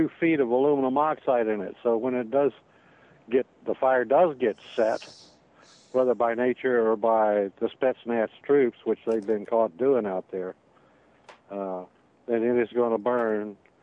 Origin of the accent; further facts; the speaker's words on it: Tampa, Florida, United States; I grew up in Tampa.